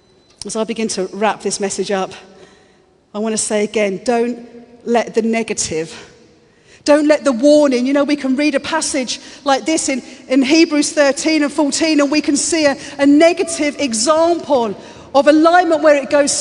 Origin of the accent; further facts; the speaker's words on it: United Kingdom; We're so British.